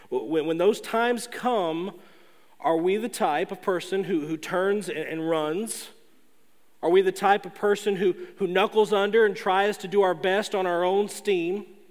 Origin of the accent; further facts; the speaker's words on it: United States; you know, growing up in America as a Christian, you know, there's not been much preparation done within the church that I've seen for this part of the Christian walk.